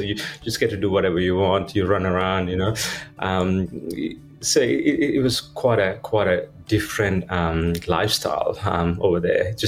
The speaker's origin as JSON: {"language": "English", "town": "Sydney", "region": "New South Wales", "country": "Australia", "tie": "born or raised there", "also_born_or_lived": "Hornsby", "said": "Moved to Sydney. I grew up in Sydney. It's a great place for kids to grow up. It's mainly in that Hornsby area."}